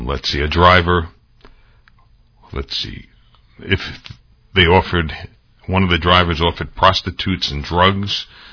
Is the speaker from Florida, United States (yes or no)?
no; Bronx, New York, United States; born there; So I was born on Nelson Avenue near Featherbed Lane. In fact, right now, Nelson Avenue and Featherbed Lane, where I was born, is exactly where the Cross Bronx Distressway is right now.